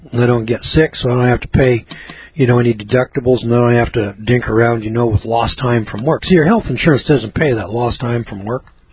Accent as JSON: {"language": "English", "region": "California", "country": "United States", "said": "I'm from California. California, where they've got real dirt. Honest to God, real dirt in California. That's where I'm from. I moved to the Ozarks."}